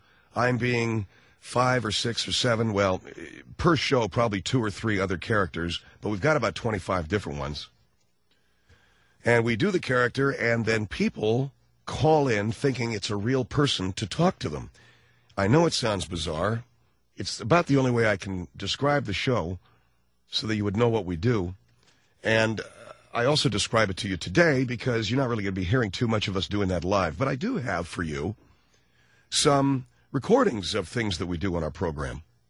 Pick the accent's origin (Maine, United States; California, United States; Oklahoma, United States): California, United States; Arcadia; Santa Anita is a racetrack that actually is in my hometown of Arcadia, California.